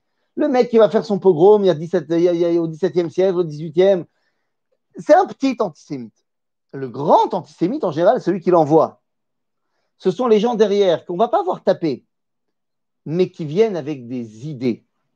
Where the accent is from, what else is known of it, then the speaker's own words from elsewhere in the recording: Metz, Grand Est, France; je ne viens pas de là-bas, je viens de Metz, a priori